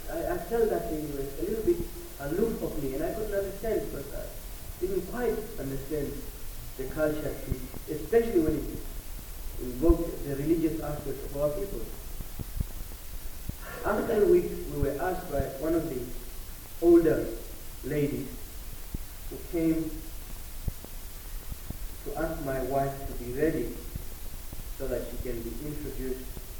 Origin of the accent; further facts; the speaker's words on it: Namibia; born there; I was born in South West Africa and I'm a city person. I wasn't born in the countryside